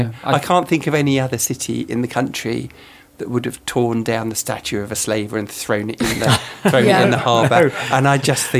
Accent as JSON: {"language": "English", "town": "Epsom", "region": "South East England", "country": "United Kingdom", "tie": "born or raised there", "also_born_or_lived": "Surbiton, London", "said": "I was born in Surbiton in South London and moved, spent most of my life in Epsom, in Surrey."}